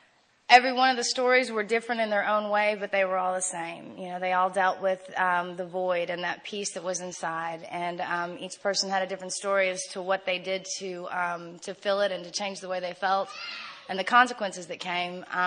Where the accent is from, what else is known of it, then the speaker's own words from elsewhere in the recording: San Antonio, Texas, United States; I'm from San Antonio. So dumb.